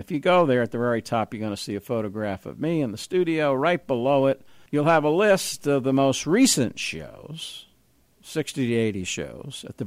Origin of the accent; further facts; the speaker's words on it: New York, United States; Because I'm a New Yorker, he's a New Yorker, he's very direct.